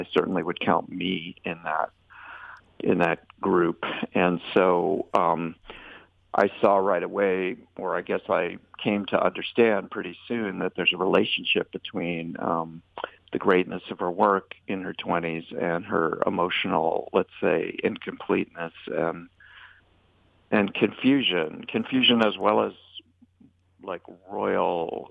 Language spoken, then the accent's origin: English; Bennington, Vermont, United States; born there; I was born in Bennington, Vermont